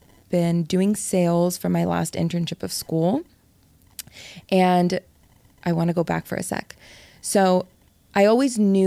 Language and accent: English; Miami, Florida, United States; So me speaking Portuguese and growing up in Miami, I spoke Spanish.